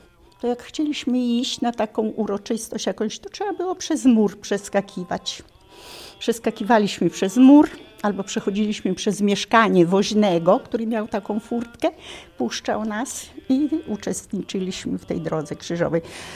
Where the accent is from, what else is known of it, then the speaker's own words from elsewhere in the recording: Podlaskie Voivodeship, Poland; Ja pochodzę z bardzo małej miejscowości w gminie Knyszyn. Wioseczka liczyła tylko 11 domów mieszkalnych.